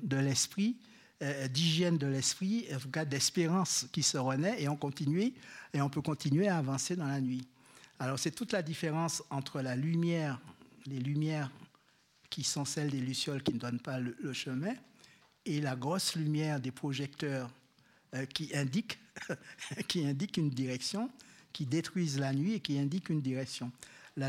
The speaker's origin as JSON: {"language": "French", "country": "Martinique", "said": "en tant que martiniquais, antillais, créole américain"}